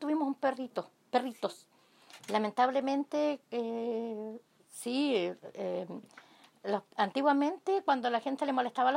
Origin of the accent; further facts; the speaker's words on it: Cunco, Araucanía, Chile; born there; Nací en 1962 en Cunco.